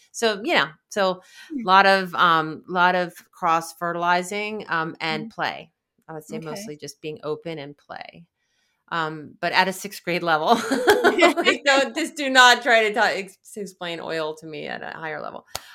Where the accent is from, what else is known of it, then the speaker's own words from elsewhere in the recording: the South, United States; I'm from the South, and that's what we say it down there.